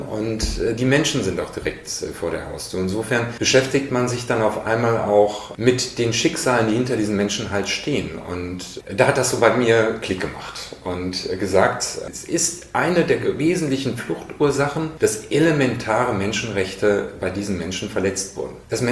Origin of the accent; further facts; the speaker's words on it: North Rhine-Westphalia, Germany; Aufgewachsen in Westfalen, habe dort zunächst eine Bankausbildung gemacht, bei der heute nicht mehr existierenden Dresdner Bank